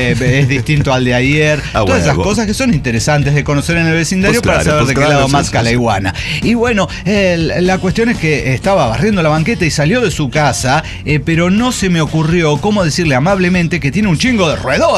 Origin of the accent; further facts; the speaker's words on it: Iztapalapa, Mexico City, Mexico; Yo soy de Iztapalapa.